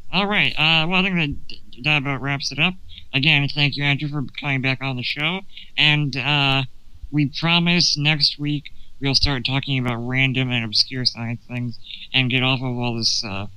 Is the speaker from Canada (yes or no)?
yes; Canada; now in United States; Yeah, I'm Canadian, so I had mine last month.